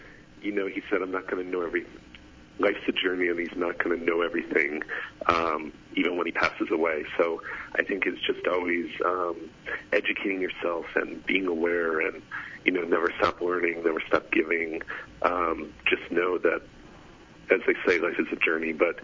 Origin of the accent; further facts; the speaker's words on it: Connecticut, United States; I think overall just growing up, I grew up in Connecticut, and it was kind of an interesting time when my parents had my father's family come live with us